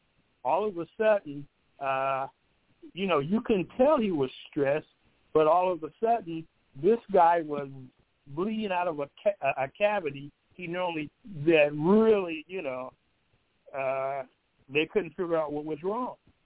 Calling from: Michigan, United States; from Michigan.

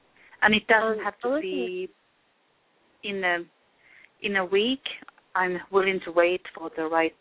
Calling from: Virginia Beach, Virginia, United States; I'm calling from Virginia Beach.

